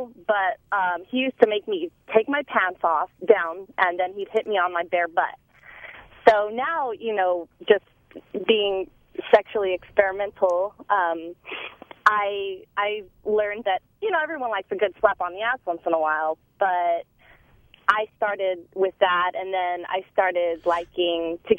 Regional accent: Fullerton, California, United States; No, I'm from Fullerton.

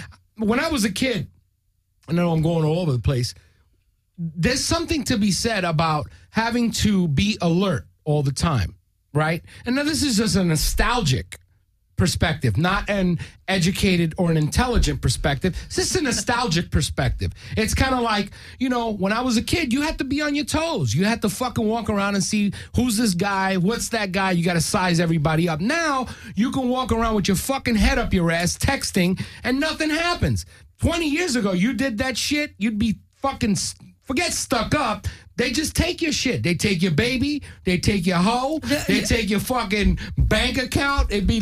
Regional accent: New York City, New York, United States; as a Puerto Rican, growing up in New York City, there was a clear-cut defining socioeconomic line. For instance, I grew up on 92nd Street between 2nd and 3rd. That's Yorkville.

